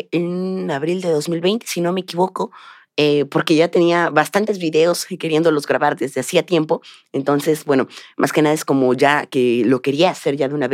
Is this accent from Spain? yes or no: no; Xalapa, Veracruz, Mexico; allá en la Radio Estatal de Veracruz, de mi estado de origen. Okay. Yo soy de Xalapa, la capital.